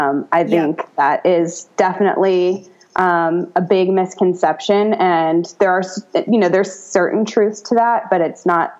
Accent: United States; You know, I'm an American. I grew up with Western medicine.

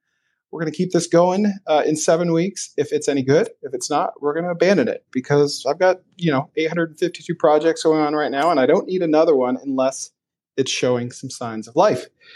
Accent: Maine, United States; I'm originally from Maine. Family is still there.

